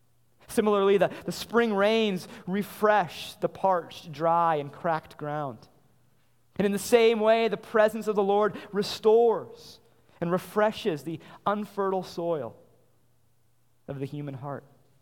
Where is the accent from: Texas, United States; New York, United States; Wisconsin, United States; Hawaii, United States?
Wisconsin, United States; So I grew up in the Coulee region of Wisconsin, the southwestern area of Wisconsin that's all filled with bluffs in the river valley there.